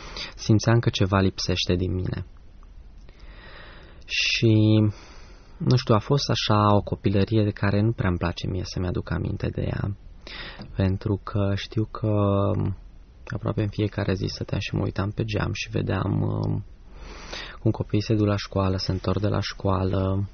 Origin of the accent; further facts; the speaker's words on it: Brașov, Brașov County, Romania; also born or lived in Câmpulung; sunt din Brașov, m-am născut la Câmpul Lung, cât timp mama era în delegație și lucra pentru ARO Câmpul Lung.